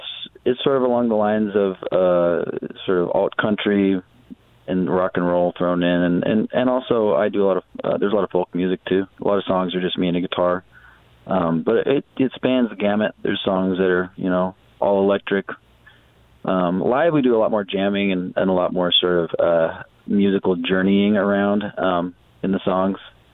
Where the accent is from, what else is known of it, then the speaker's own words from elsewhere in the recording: Oregon, United States; And we're all from Oregon